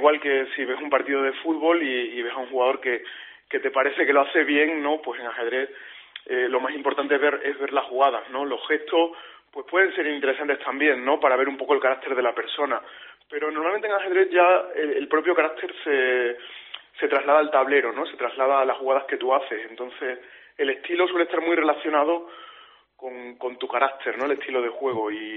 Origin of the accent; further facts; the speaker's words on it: Extremadura, Spain; Pues tengo 31 años y bueno, como bien decía, soy extremeño